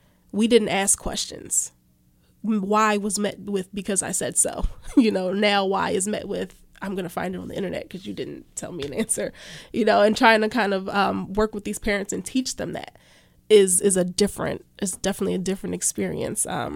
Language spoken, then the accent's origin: English; Pleasantville, New Jersey, United States; Pleasantville, New Jersey.